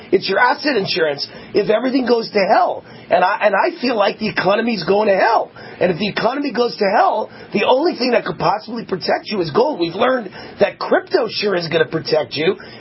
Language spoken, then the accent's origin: English; Nevada, United States; Do you have any exposure in my home state? I'm in a silver state, Nevada.